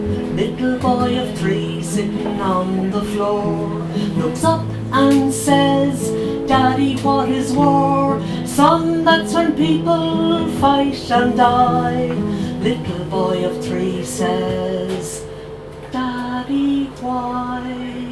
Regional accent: Milltown Malbay, Munster, Ireland; I'm here from West Clare. I came from West Clare, Milltown Malaby. I live in Milltown Malaby.

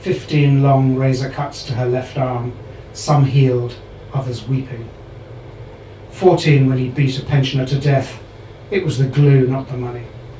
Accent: England, United Kingdom; I'm English

